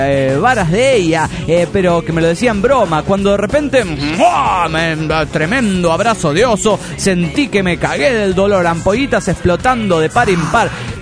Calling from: Managua, Nicaragua; de Managua, Nicaragua.

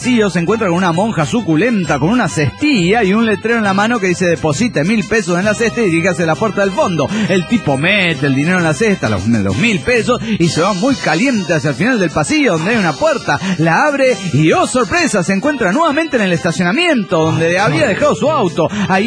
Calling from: Bogotá, Colombia; ¡Ay, hola! ¿Cómo están, amigos? … de Bogotá.

